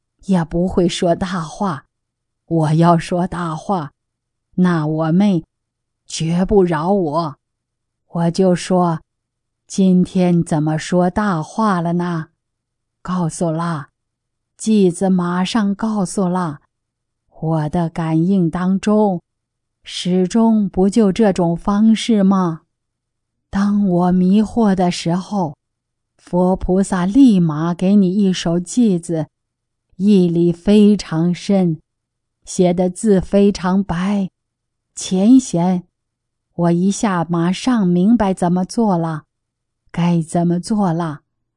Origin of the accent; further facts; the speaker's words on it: Shuangcheng, Heilongjiang, China; 咱家乡的亲人挺好。咱们双城堡，双城堡，双城，宝可多了。